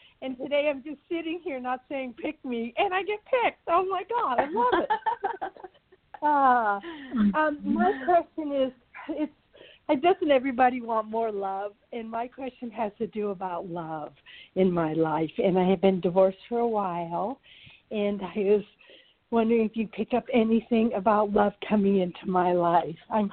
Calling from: California, United States; I'm calling from California.

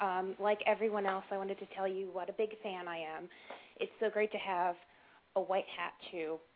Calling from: Haines City, Florida, United States; Hi, Kristen, I'm from Haines City, Florida.

